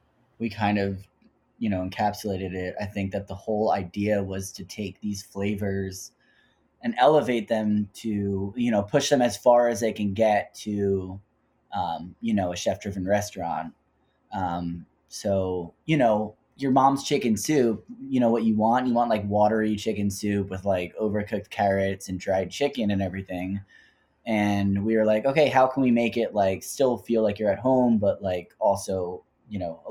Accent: New Jersey, United States; You know, I'm just from Jersey with a crazy Jewish mom.

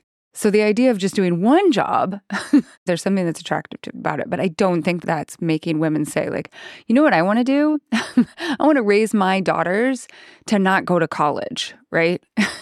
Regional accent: Idaho, United States; And also I grew up in Idaho, which is a place where a lot of my friends were Mormon, really high percentage of Mormons.

